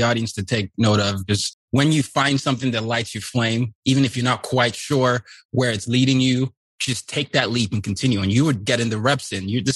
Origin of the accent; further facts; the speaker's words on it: Nigeria; And they come from backgrounds like ours. I'm Nigerian, you're Indian.